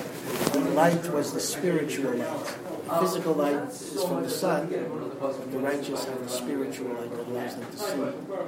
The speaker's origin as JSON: {"language": "English", "town": "Hartford", "region": "Connecticut", "country": "United States", "tie": "born or raised there", "said": "Now, I grew up in Hartford, Connecticut, and Rabbi Feinstein used to visit."}